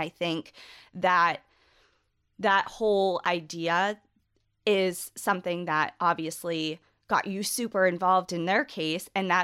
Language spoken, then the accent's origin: English; New England, United States; Yeah. And we, I mean, we're both from New England